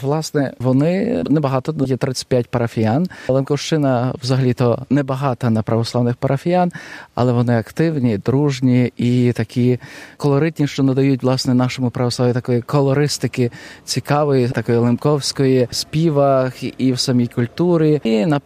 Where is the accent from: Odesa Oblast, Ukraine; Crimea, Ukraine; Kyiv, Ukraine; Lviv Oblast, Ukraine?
Lviv Oblast, Ukraine; Drohobych; тому мова практично та сама, що й в нас, в тій місцевості, звідки ми, з Дрогобича, з близьких тут Самбір і так далі, тобто та сама вимова.